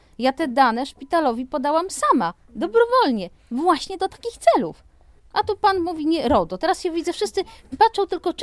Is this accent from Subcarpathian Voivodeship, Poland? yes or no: no; Warsaw, Masovian Voivodeship, Poland; born there; now in Lasocin, Poland; Ja jestem urodzona w Warszawie, tak, jak najbardziej. W Lasocinie mieszkamy 5. rok